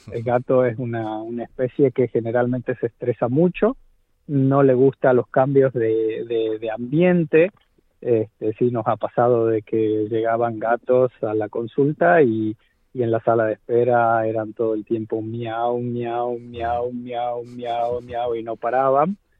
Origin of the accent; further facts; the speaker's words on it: Argentina; A diferencia de lo que yo veo, por ejemplo, en mi país, en Argentina